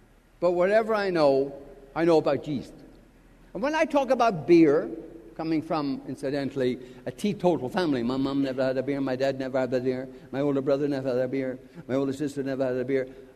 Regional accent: Ireland; You know, being Irish, we have a lot of empathy for Eastern Kentucky. The Scots and the Irish went to Eastern Kentucky.

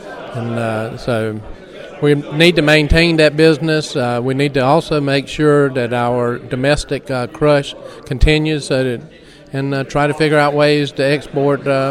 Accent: North Carolina, United States; I'm from North Carolina, coastline of North Carolina.

